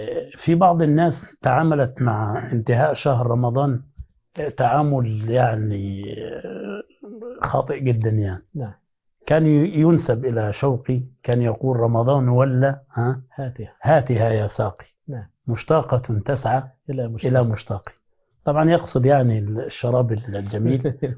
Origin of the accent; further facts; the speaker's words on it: Upper Egypt, Egypt; نبدأ نفطر عندنا في الصعيد يا سيدنا.